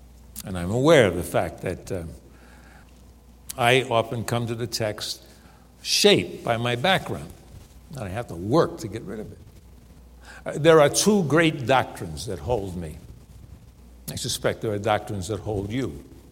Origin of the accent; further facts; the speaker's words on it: New York, United States; Growing up in New York, I just believe everybody's depraved.